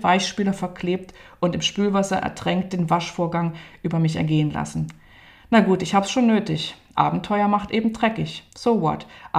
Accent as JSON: {"language": "German", "town": "Dresden", "region": "Saxony", "country": "Germany", "tie": "born or raised there", "said": "die aus meinem Heimatort Dresden kommt, aus der Nähe."}